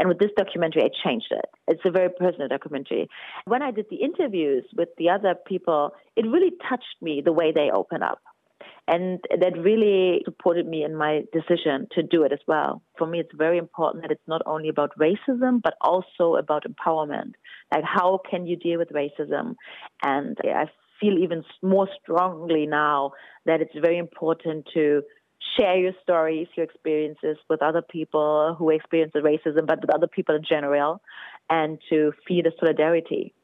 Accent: Germany; first language German; I have a German passport. Like you said, I'm born and raised in Germany. German is my mother tongue.

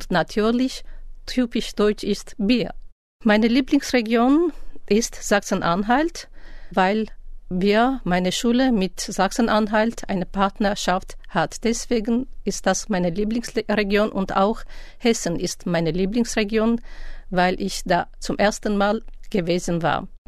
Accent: Yerevan, Armenia; German is a second language; komme ich aus Erivan, aus Armenien. Erivan ist die Hauptstadt von Armenien.

